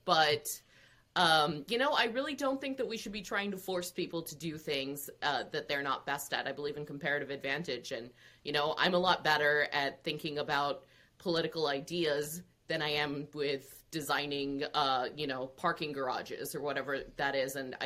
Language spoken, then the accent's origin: English; India; I'm Indian. Lots of Indian men become engineers.